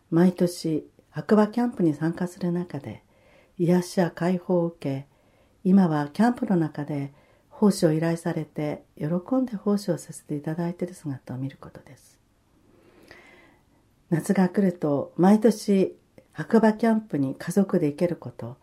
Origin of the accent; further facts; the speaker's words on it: Hokkaido, Japan; now in Kagoshima, Japan; その時私は自分が北海道で生まれ育ち、